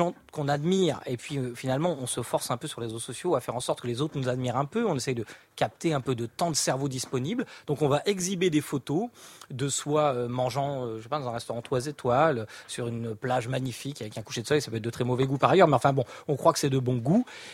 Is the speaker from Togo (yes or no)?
no; Nancy, Grand Est, France; Parce que moi, je viens de Nancy.